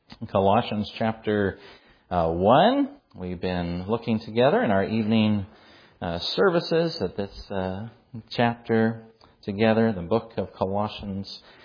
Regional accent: Canada; When I was growing up in Canada as a child, you can imagine that in the wintertime we would have a lot of snow. And as a youngster, I went to a Christian school up there in Canada.

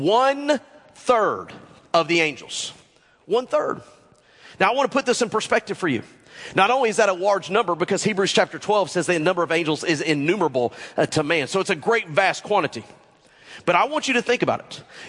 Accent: the South, United States; Because we're from the South.

